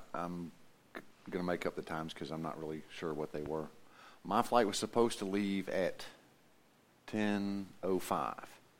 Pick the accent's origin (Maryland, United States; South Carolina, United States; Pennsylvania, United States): South Carolina, United States; I'm from South Carolina, and I'm going to Anchorage.